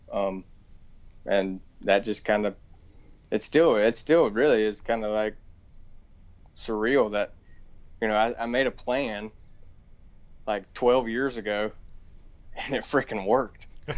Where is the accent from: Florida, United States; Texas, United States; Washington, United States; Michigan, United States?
Florida, United States; Growing up on Lake Talquin, I always fished, you know, whether it be off the dock or with my dad or whatever on the lake.